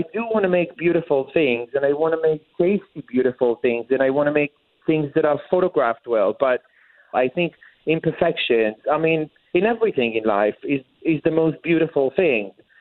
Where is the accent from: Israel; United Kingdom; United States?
Israel; You know, I want to give people a part of my history as a child growing up in Israel with a mother who cooked and baked her entire life.